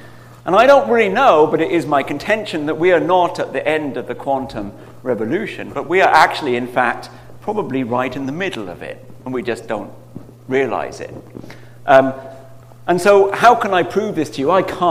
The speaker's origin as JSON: {"language": "English", "region": "New Jersey", "country": "United States", "accent": "New Jersey", "said": "I guess technically I am from New Jersey. I've spent more than half my life in New Jersey, and I have a very typical New Jersey accent, as you can tell."}